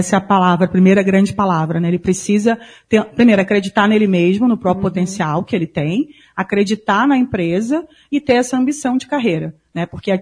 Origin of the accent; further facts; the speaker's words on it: Rio de Janeiro, Brazil; now in Cascavel, Brazil; eu venho do Rio de Janeiro, mas eu já estava há 4 anos em Cascavel, aqui também no Paraná. Então, assim, a minha experiência no Paraná já são de 5 anos.